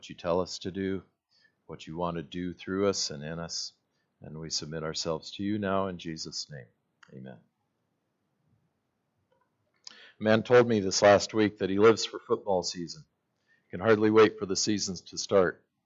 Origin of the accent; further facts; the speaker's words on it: Idaho, United States; Riding in a taxi in Chicago, and we're from Idaho.